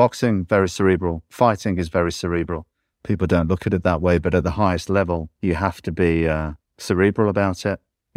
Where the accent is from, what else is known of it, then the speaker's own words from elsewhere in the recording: England, United Kingdom; And I'm English, and I'm not used to guns